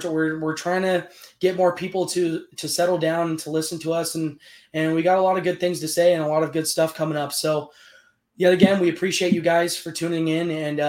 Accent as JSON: {"language": "English", "region": "California", "country": "United States", "tie": "born or raised there", "said": "I mean, just growing up in the Bay Area, man, you know, the Oakland Raiders, the Athletics, I mean, they really brought the heart to the Bay."}